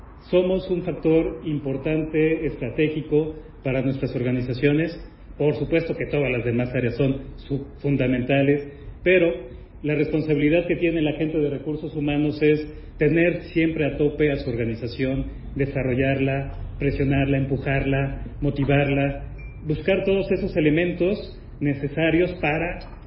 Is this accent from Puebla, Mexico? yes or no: yes; Puebla, Mexico; now in Chihuahua, Mexico; Yo no soy de Chihuahua, soy de Puebla. En Puebla no existe una comunidad como esta.